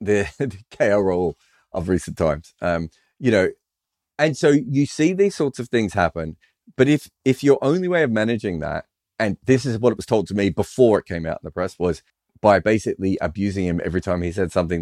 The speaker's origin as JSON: {"language": "English", "country": "Australia", "said": "because obviously I'm an Australian cricket journalist"}